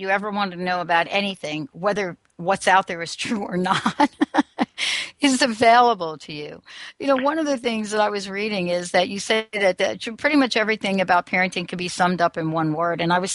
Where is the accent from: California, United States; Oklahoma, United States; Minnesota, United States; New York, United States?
New York, United States; Bronx; I grew up in the Bronx.